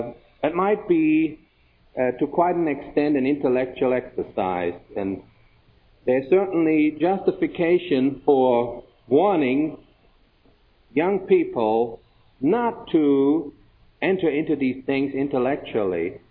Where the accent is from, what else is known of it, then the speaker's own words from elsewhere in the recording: Germany; when I was a young believer, growing up in Germany, we sat different.